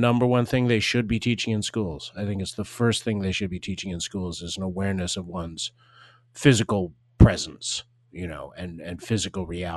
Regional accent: New York, United States; Well, I'm a New Yorker. I've been in the city for my entire adult life.

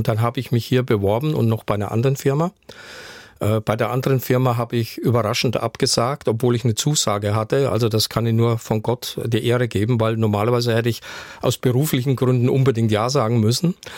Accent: Bavaria, Germany; Ich komme aus Unterfranken, in der Nähe von Würzburg und habe da in Würzburg Schweinfurt studiert.

